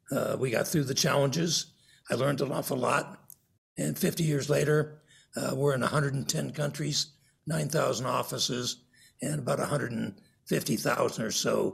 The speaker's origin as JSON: {"language": "English", "town": "Denver", "region": "Colorado", "country": "United States", "said": "We're from Denver, Colorado."}